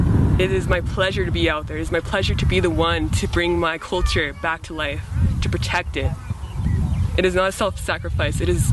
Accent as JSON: {"language": "English", "region": "British Columbia", "country": "Canada", "said": "I'm from the Wet'suwet'en Nation of Northern BC, of so-called Canada. So, I come from this camp called the Unistoten Camp, and I lived there last year."}